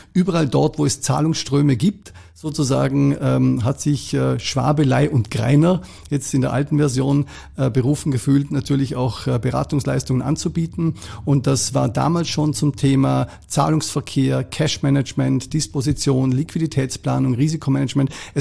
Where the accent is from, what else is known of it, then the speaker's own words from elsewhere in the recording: Schruns, Vorarlberg, Austria; now in Vienna, Austria; als Montafoner, als jemand, der in Schrunz sogar geboren ist, ist natürlich das Skifahren ein Riesent